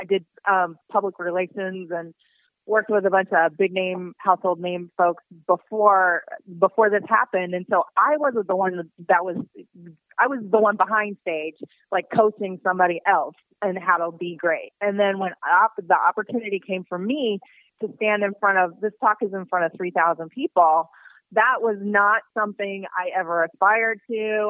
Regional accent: Midwest, United States; And I'm from the Midwest, and I was like, I want to run counter to that popular way of being in this town.

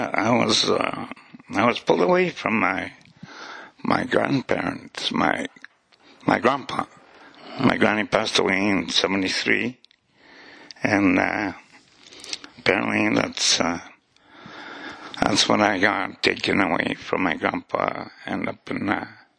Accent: South Indian Lake, Manitoba, Canada; Originally, I'm from South Indian Lake.

